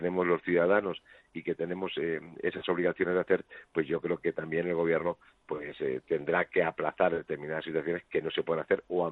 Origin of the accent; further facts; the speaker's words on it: Spain; yo como español me siento muy orgulloso.